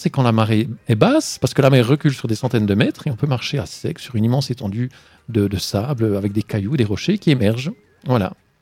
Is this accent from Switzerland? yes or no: yes; Switzerland; Quand on est suisse, on les trouve tous charmants.